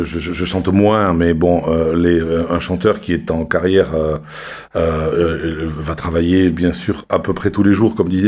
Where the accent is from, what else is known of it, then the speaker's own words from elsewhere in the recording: Nouvelle-Aquitaine, France; also born or lived in Côte d'Azur; j'habitais là-bas pendant 15 ans, mais puis bien sûr ici aussi parce que je suis originaire des Landes.